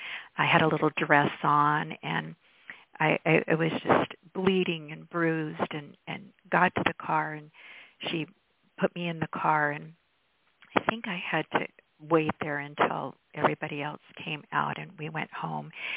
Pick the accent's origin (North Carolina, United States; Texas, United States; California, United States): California, United States; I was from Northern California, and every summer, because my father was a teacher, my family spent our summers, 3 months, 2 to 3 months in the summer with my grandparents who lived in Ely, Nevada.